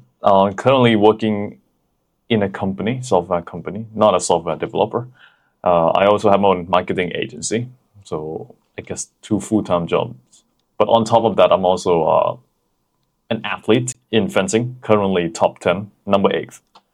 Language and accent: English; Hat Yai, Songkhla, Thailand; So that's how we got started in some shitty gym in Hat Yai, which is my hometown.